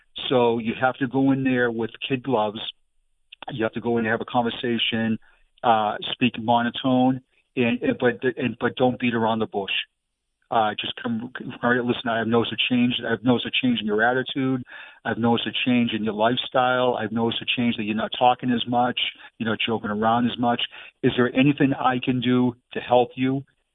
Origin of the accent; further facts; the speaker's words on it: Boston, Massachusetts, United States; accent: Boston accent; It's my Boston accent's kicking it right now.